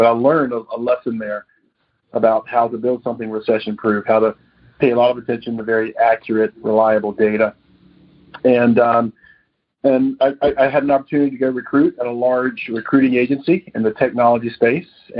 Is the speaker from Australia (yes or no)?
no; Wilmington, North Carolina, United States; Yeah, I was born and raised in the Wilmington area at the coast of North Carolina, went to business school in East Carolina